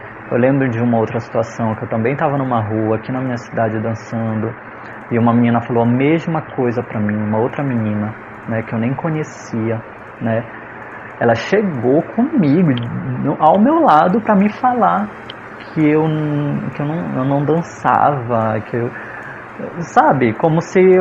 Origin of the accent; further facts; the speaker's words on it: Belém, Pará, Brazil; eu sou de Belém do Pará, a gente tem um ritmo aqui, né, que é o carimbó